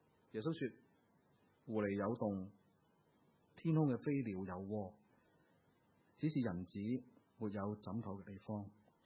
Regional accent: Hong Kong; 你知我哋香港人就非常之聪明嘅

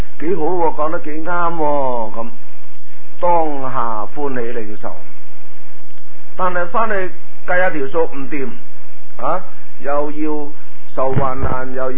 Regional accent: China; 我哋中国人都用噶

